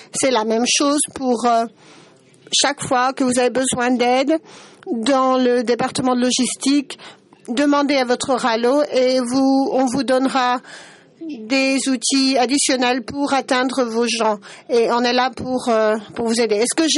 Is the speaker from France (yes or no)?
no; United States; French is a second language; moi je suis un Américain stupide.